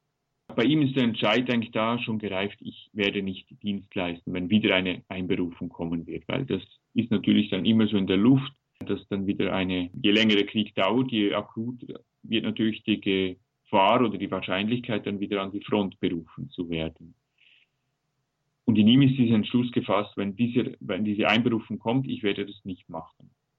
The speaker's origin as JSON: {"language": "German", "country": "Switzerland", "said": "würden wir sagen, als Schweizer."}